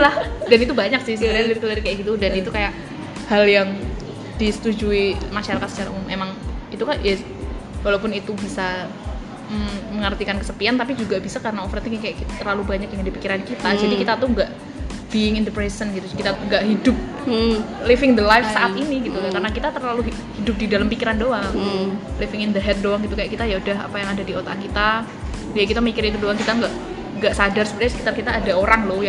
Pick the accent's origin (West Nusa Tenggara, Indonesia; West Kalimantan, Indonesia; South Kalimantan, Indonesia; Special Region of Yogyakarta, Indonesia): Special Region of Yogyakarta, Indonesia; Yogyakarta; Aku bukan orang Jawa soalnya, aku orang Jogja medok.